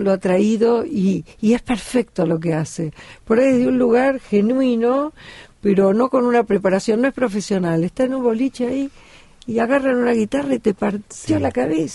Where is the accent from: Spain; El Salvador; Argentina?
Argentina; also born or lived in Paris, France; Sí, pero somos los argentinos. Yo viví muchos años, 5 años en Francia, viví en París